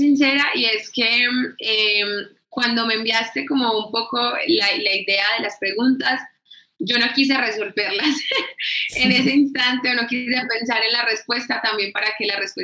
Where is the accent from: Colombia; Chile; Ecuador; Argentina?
Colombia; Medellín, Antioquia; also born or lived in Cartagena / Valle del Cauca; Soy una mujer afrofeminista, nací en Cartagena, pero vivo en Medellín desde que tengo, no sé, como 7 años más o menos. También viví en el Valle del Cauca un tiempo. Mi mamá es de Bolívar y mi papá es de San Basilio de Palenque.